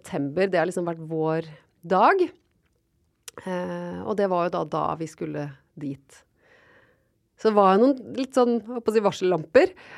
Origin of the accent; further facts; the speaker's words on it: Porsgrunn, Telemark, Norway; jeg kommer fra Porsgrunn.